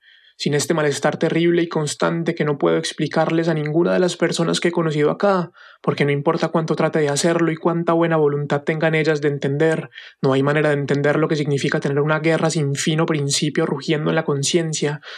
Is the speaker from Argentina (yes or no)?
no; Colombia; born there; moved away as an adult; Yo me fui de Colombia a estudiar con la intención de volver a seguir trabajando para que la sociedad en la que por nada distinto al azar me tocó nacer sea ligeramente menos miserable.